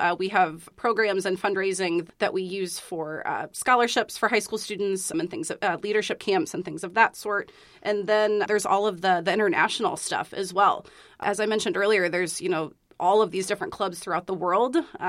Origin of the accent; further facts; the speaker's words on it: Illinois, United States; I'm originally from Central Illinois, and I had been involved with a club back home.